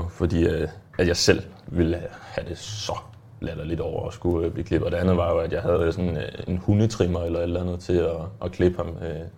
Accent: Bogø, Zealand, Denmark; Det var min hjemstavn, jeg var ved at lave. Det er Bogø her på toppen.

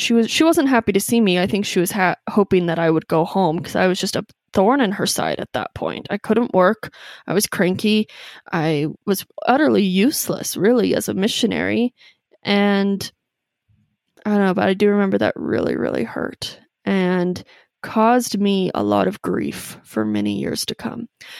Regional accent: Coeur d'Alene, Idaho, United States; I'm from Coeur d'Alene, Idaho, so I was in the Spokane airport.

